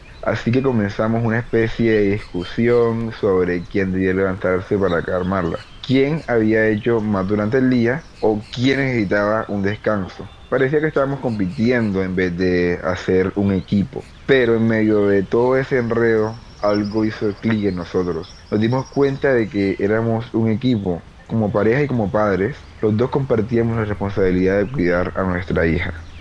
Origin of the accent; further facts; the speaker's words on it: Santa Marta, Magdalena, Colombia; de Santa Marta Magdalena y soy el papá de una niña de 2 años.